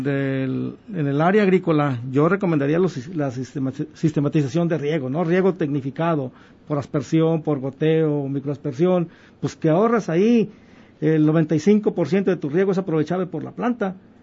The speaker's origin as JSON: {"language": "Spanish", "town": "Autlán", "region": "Jalisco", "country": "Mexico", "said": "yo creo que los que somos de aquí, de Autlán"}